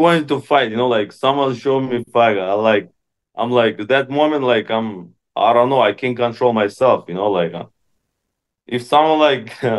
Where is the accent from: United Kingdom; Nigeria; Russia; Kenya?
Russia; English is a second language; now in United States; because I grew up in Russia, so we have a little bit different